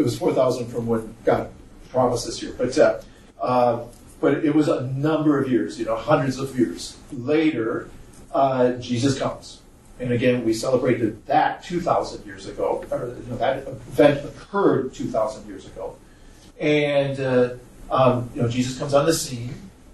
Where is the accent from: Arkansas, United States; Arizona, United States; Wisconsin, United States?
Wisconsin, United States; You know, when I was home, I'm from Wisconsin, for those of you, I think most of you know that by this point.